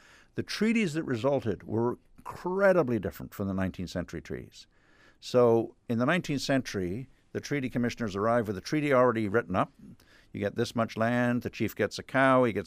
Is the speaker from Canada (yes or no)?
yes; Canada; I think as a Canadian, I want to be careful not to be too glib about the differences.